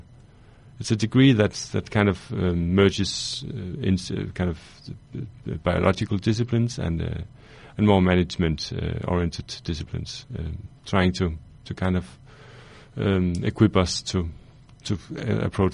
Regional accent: Silkeborg, Central Denmark Region, Denmark; I grew up in the middle of Denmark, on the peninsula, which is kind of the mainland Denmark, and around lakes and forests in that region, called Silkeborg.

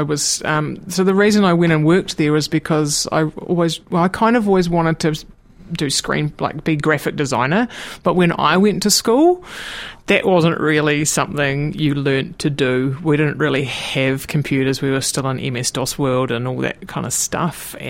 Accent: Waitati, Otago, New Zealand; I grew up out in Waitati here in Dunedin. I actually still currently live there now with my long-suffering parents

